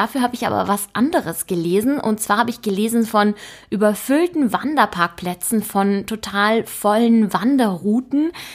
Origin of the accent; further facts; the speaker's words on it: Trentino-Alto Adige, Italy; Und bei mir ist es Südtirol, ich bin in der Nähe von Bozen aufgewachsen.